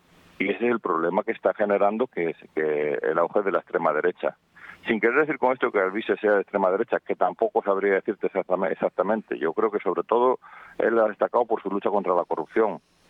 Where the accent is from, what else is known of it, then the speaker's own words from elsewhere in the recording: León, Castile and León, Spain; yo soy de León, tú sabes